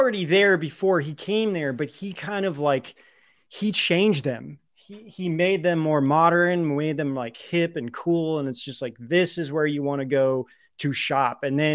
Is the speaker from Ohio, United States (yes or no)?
yes; Columbus, Ohio, United States; And okay, so I grew up in Columbus, Ohio. Everyone in Ohio knows Les Wexner because he owns everything.